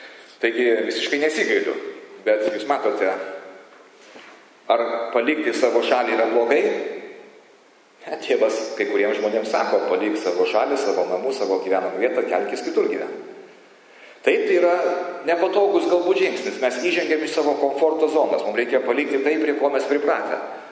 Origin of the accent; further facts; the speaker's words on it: Kaunas, Kaunas County, Lithuania; also born or lived in Utena; aš anksčiau sakydavau, kad aš kaunietis iki kaulų smegenų niekur kitur nenoriu gyventi Kaune.